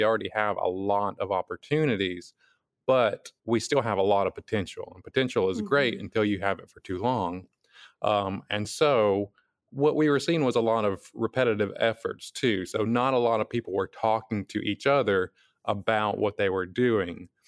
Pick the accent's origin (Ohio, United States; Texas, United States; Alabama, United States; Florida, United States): Alabama, United States; New Market; I grew up in Madison County in the New Market area.